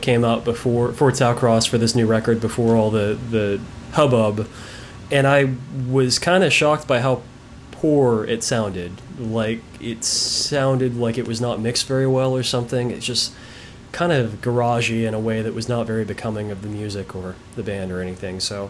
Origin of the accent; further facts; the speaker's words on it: United States; I am American white trash, and that's good enough for me.